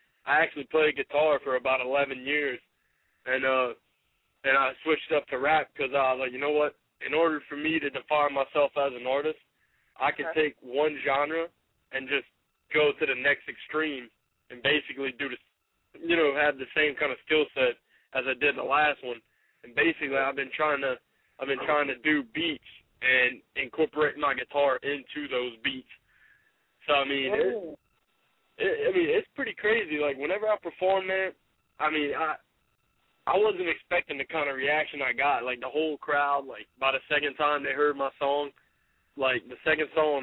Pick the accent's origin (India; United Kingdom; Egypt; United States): United States; Louisiana; now in New Jersey, United States; I'm from Louisiana, down south over there, you know, down over there where Fort Walton Beach, Florida. Got my boys from Racine, Louisiana, New Orleans. Basically the dirty south.